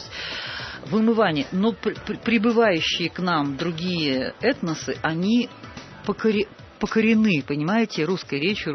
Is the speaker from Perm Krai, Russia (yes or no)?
no; Kolpashevo, Tomsk Oblast, Russia; Я из Колпашева, и мои земляки сделали подборку.